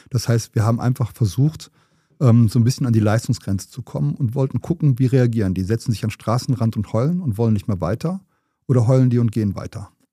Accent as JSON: {"language": "German", "town": "Düren", "region": "North Rhine-Westphalia", "country": "Germany", "said": "ich komme ja aus Düren, das liegt zwischen Köln und Aachen."}